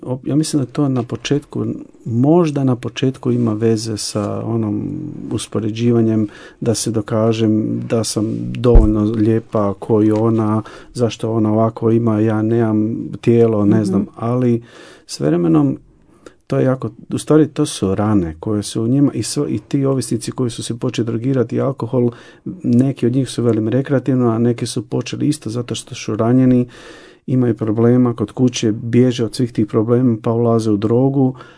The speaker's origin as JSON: {"language": "Croatian", "town": "Jastrebarsko", "region": "Zagreb County", "country": "Croatia", "said": "ali i stalno bila po novinama, po radiju tamo kod nas, u Jaskanski lokalnim."}